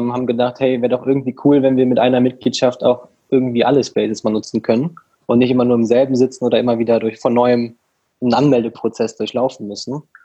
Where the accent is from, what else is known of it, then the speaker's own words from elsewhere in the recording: Rhineland, Germany; wir kommen hier aus dem Rheinland